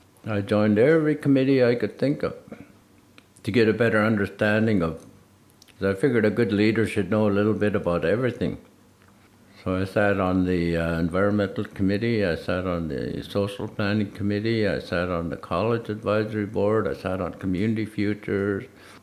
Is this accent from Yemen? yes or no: no; Salmon Arm, British Columbia, Canada; I'm a counselor from Salmon Arm.